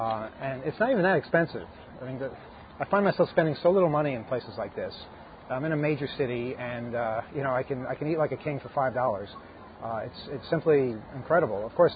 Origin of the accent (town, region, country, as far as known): United States